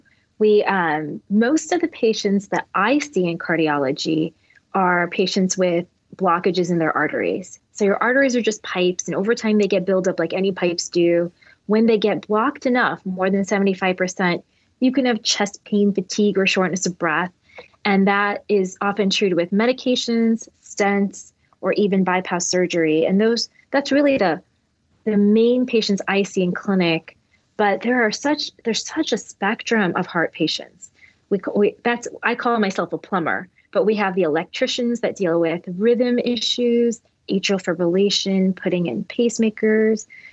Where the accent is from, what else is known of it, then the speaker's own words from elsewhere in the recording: St. Louis, Missouri, United States; I'm a Midwest girl. I grew up in St. Louis.